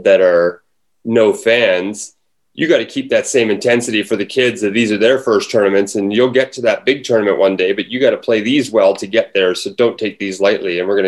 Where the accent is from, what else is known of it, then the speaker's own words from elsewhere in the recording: Canada; Well, being a Canadian, you know, I got to play with Matt Stairs on the Blue Jays